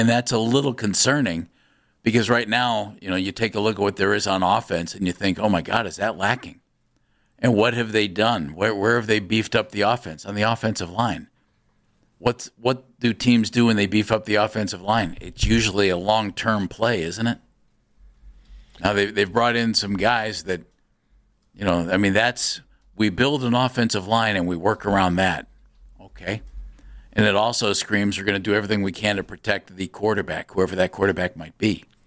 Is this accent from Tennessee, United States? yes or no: yes; Tennessee, United States; And we're from Tennessee, and that's where Peyton went to school